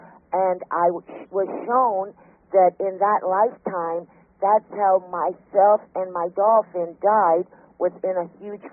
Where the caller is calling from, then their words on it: Florida, United States; I'm calling from Florida.